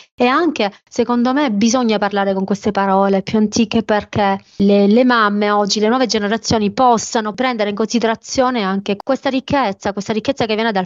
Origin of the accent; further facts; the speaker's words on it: Mussomeli, Sicily, Italy; il clip che abbiamo girato in Sicilia, a Mussomeli, nel mio paese di origine